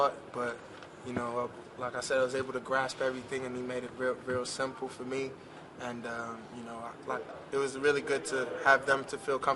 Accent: Texas, United States; I mean, I won't lie, you know, growing up in Texas, in my household, the Cowboys were on the TV quite a bit.

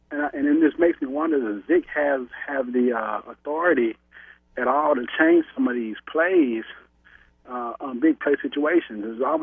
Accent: Louisiana, United States; I mean, I'm from Louisiana. I'm excited to see that they're losing

